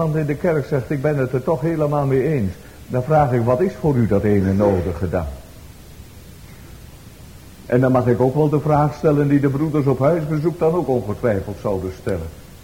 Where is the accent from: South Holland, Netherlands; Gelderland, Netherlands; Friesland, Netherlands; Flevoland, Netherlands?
Gelderland, Netherlands; Elburg; Zoals mijn moeder daar vroeger in Elburg zong. In dat souterrain van de woning aan de Vispoortstraat waar ik opgroeide.